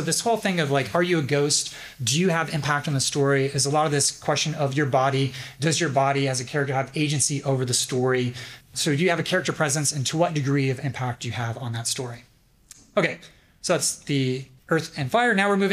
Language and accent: English; Indiana, United States; I'm from Indiana, so I'm a Pacers fan.